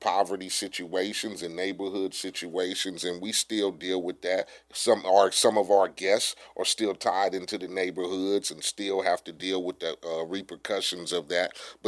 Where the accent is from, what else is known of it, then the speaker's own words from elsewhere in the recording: Compton, California, United States; I grew up in Compton, hood, gang bang, did all that shit.